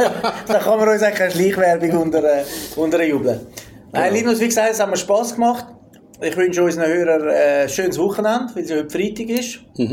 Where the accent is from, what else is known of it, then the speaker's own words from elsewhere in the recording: Italy; Soll ich dir zeigen nachher als Italiener, wie man das macht?